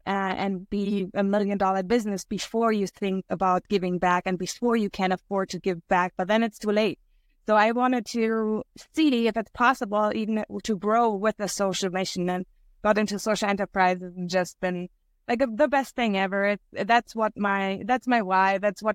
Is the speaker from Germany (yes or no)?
yes; Germany; moved away as an adult; now in Vancouver, California, United States; So I'm originally from Germany and I came here in 2015.